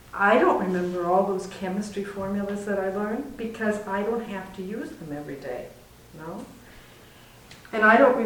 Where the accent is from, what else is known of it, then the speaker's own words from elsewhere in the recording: Minnesota, United States; born there; And I was born in Minnesota, but I've been working in Central America for the last 25 years